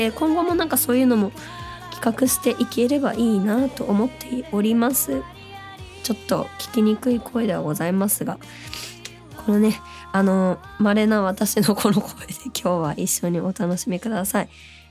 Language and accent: Japanese; Saitama, Japan; 自分の地元の埼玉でももっと活動を広げたいなって思って